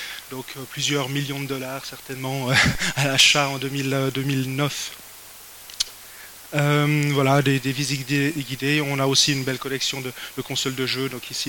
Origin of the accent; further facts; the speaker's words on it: Geneva, Switzerland; je ne dis pas 80 parce que je suis genevois à la base, donc c'est les Vaudois qui disent 80.